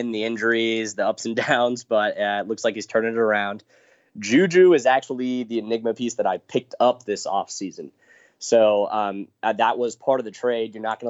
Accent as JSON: {"language": "English", "region": "Ohio", "country": "United States", "also_born_or_lived": "Chicago", "lives_now": "Kansas City, United States", "said": "Yeah, so for me, like I said, I'm actually in KC, but I'm from the Ohio area, used to live around Chicago"}